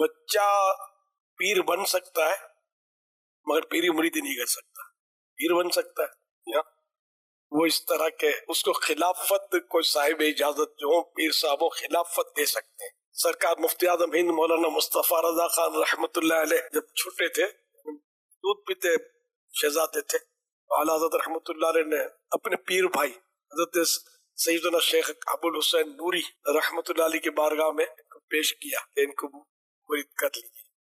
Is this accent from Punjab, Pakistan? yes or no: yes; Lahore, Punjab, Pakistan; میرا تعلق لاہور سے ہے،